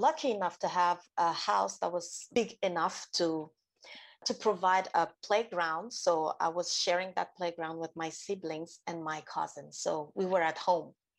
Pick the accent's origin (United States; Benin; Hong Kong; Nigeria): Benin; now in Montreal, Canada; I am a Montreal-based artist, but I'm from Benin, as you introduced me.